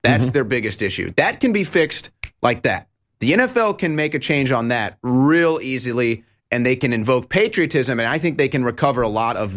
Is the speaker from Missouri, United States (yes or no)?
yes; St. Louis, Missouri, United States; as a kid, I grew up in St. Louis cheering for the Rams.